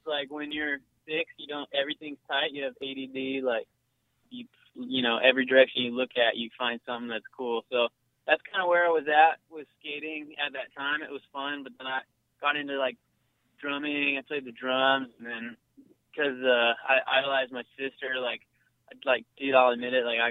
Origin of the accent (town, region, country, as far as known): Maple Ridge, British Columbia, Canada; born or raised there